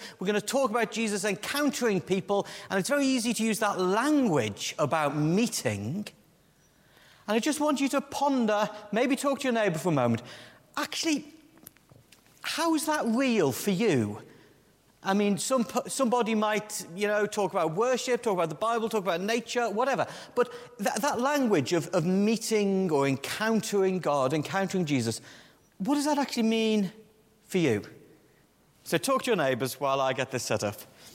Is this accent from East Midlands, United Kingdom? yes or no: no; Liverpool, North West England, United Kingdom; And because I'm from Liverpool myself, it did remind me